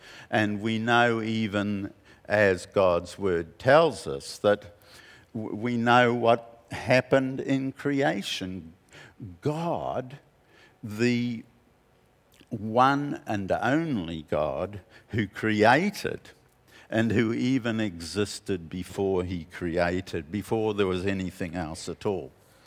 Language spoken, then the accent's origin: English; Whangarei, Northland, New Zealand; I grew up here in Whangarei, and my family had a very simple batch down at Solomon's Point, Parua Bay, halfway down the harbour.